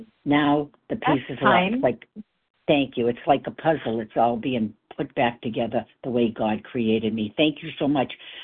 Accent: Massachusetts, United States; from Massachusetts, and I'm right where I'm supposed to be

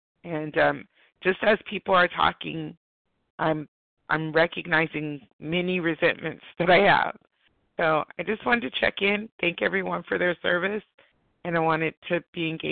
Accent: California, United States; Greetings. … compulsive overeater. I'm from Southern California, and I'm a newcomer.

